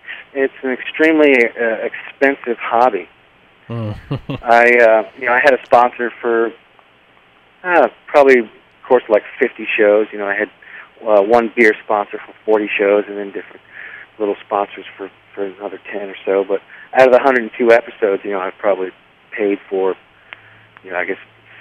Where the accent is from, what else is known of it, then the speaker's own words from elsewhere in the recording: Fredericksburg, Virginia, United States; born there; I was born in Fredericksburg, Virginia.